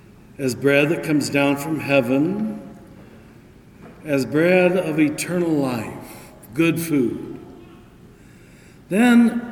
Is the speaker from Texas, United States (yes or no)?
no; Kansas, United States; I grew up in Kansas.